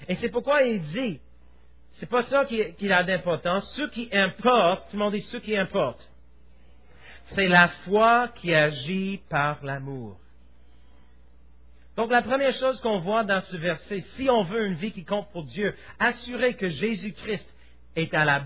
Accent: Quebec, Canada; Je suis Canadien, je suis Québécois, je suis, comme je dis, toutes ces choses. Et en plus, je vais ajouter à la fin de la liste, je suis chrétien, je vais à l'église une fois par semaine

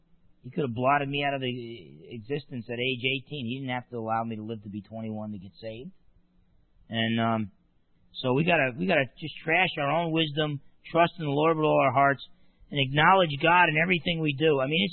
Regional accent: New Jersey, United States; You know, I was brought up in New Jersey.

